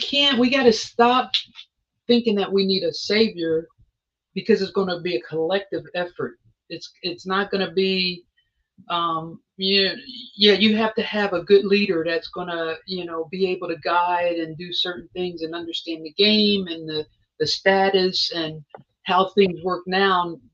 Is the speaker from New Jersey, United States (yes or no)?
yes; Camden, New Jersey, United States; we're from Camden, New Jersey. It's a little teeny town right across the bridge from Philadelphia. Poverty, destitute, crime, all that.